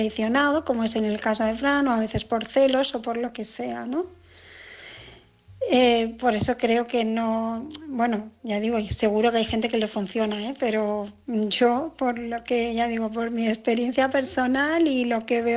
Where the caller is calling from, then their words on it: Barcelona, Catalonia, Spain; de Barcelona